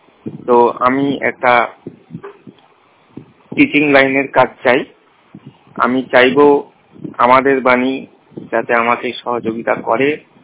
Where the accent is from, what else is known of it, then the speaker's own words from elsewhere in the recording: Sundarpukur, West Bengal, India; আমার বাড়ি উত্তর চব্বিশ পরগনার সুন্দরপুকুর গ্রামে।